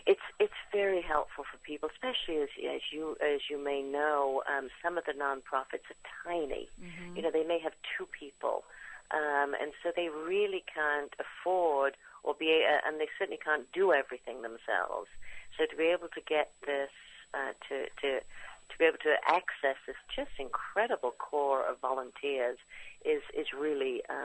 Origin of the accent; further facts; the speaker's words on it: England, United Kingdom; now in United States; I grew up in England, and it's very different in Europe.